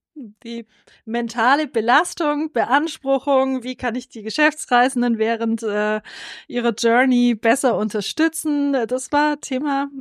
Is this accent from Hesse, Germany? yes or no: no; Stuttgart, Baden-Württemberg, Germany; born there; Ich bin in Stuttgart geboren. Also ich bin wirklich Stuttgarterin. Ja, mich hält der Kessel. Ich habe zwar so ein paar Ausflüge in meinem Leben schon unternommen, auch in anderen Städten gelebt, aber jetzt bin ich wieder in Stuttgart. Und ich bin auch ganz gerne hier.